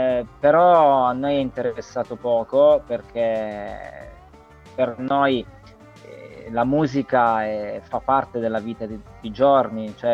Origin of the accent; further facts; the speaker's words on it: Calabria, Italy; now in Turin, Italy; quando torno al paese, io adesso sono a Torino da anni, ma mi rendo conto che quando torno al paese giù in Calabria